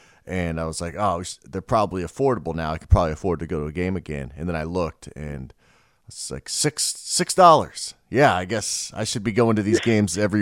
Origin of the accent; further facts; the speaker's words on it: Kansas City, Kansas, United States; but I grew up on the Kansas side of the state line of Kansas City from the age of, fifth grade on.